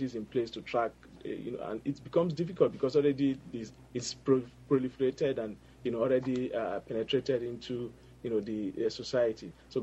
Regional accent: Nigeria; I can relate to it as a Nigerian

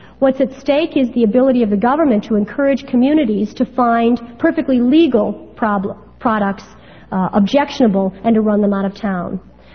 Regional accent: Illinois, United States; which is actually out of my home state. It's Pope versus the state of Illinois.

